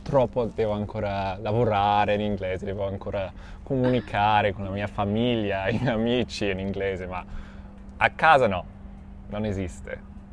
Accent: Cape Town, Western Cape, South Africa; Italian is a second language; vengo da Cape Town in Italia a voi

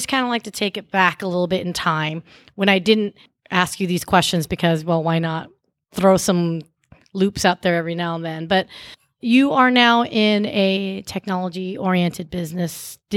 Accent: Orlando, Florida, United States; born there; It's just gay Florida. I was born in Orlando, so yay.

